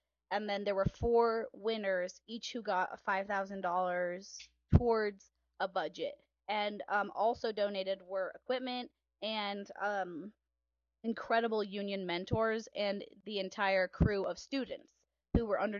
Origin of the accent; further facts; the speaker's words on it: Albuquerque, New Mexico, United States; And I grew up in New Mexico. I'm a third generation Albuquerquean, but I went to film school in Los Angeles at Loyola Marymount University